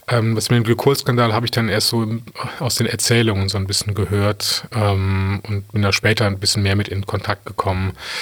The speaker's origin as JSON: {"language": "German", "town": "Cologne", "region": "North Rhine-Westphalia", "country": "Germany", "said": "ich als Kölner"}